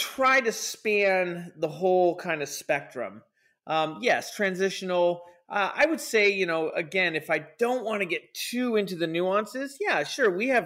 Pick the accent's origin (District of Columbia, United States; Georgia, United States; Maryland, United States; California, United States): California, United States; So it's really kind of difficult to say exactly where we're from, but I'm from California.